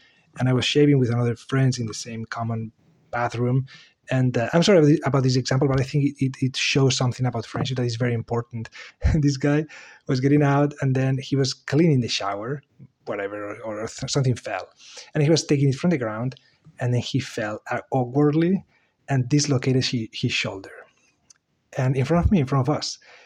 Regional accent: Spain; I'm from Spain originally

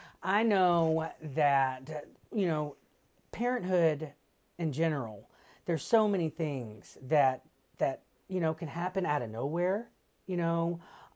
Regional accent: Mississippi, United States; Now, granted, I am a doofus from Mississippi

